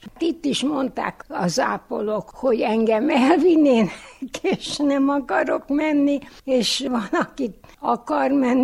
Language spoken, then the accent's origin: Hungarian; Târgu Mureș, Mureș County, Romania; moved away as an adult; a Marosvásárhelyről jöttem, már 14 éve ide a szintézetbe.